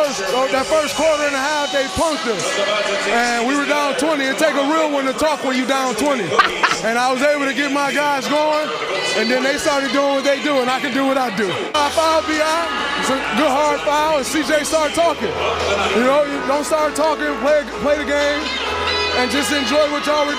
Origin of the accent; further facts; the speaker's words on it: Saginaw, Michigan, United States; I grew up in Saginaw, Michigan. That's how we play.